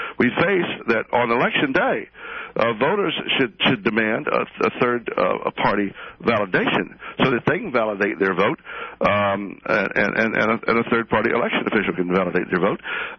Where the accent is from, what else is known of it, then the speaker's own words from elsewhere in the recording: Georgia, United States; in my home state of Georgia, the Republican governor is sending out absentee ballots